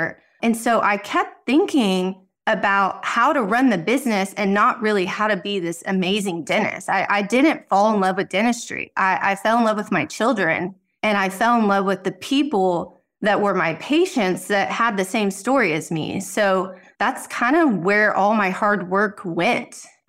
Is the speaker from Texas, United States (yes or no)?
yes; Amarillo, Texas, United States; Like, I'm a native Texan. You work hard to get to Austin. I'm from Amarillo, so small town, cattle. And I made it to San Antonio for dental school.